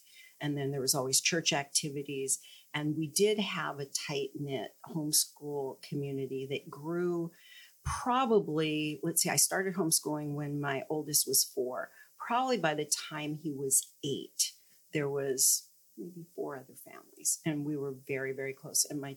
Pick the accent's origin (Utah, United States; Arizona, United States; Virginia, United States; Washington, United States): Arizona, United States; Phoenix; I grew up right here in Phoenix and went to 12 years of St. Mary's School, grade school and high school.